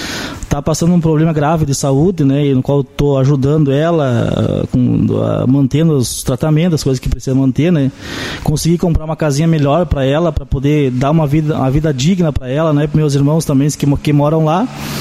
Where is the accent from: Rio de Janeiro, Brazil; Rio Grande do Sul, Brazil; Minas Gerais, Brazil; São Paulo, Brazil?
Rio Grande do Sul, Brazil; Nova Palma; Eu sou natural de Nova Palma, né? Nasci, sou filho da Iracema, que morava no Lenço Turno, IS-49, né?